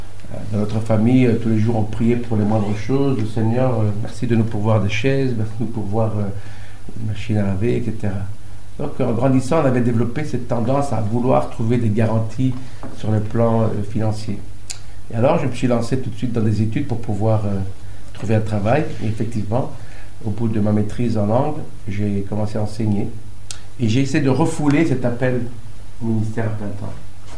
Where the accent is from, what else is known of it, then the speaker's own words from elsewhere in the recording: Liège, Wallonia, Belgium; born there; accent: Liège; Donc mes parents étaient missionnaires pendant 11 ans à Liège, c'est la ville où je suis né. Et donc peut-être parfois mon accent liégeois va refaire surface.